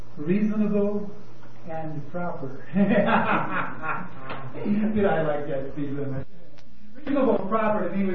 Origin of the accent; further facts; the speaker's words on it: Iowa, United States; When I grew up in Iowa, I turned 16.